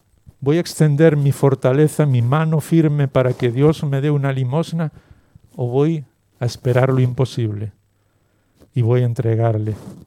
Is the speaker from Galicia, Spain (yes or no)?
yes; Galicia, Spain; Como buen gallego, una buena pregunta siempre está ahí.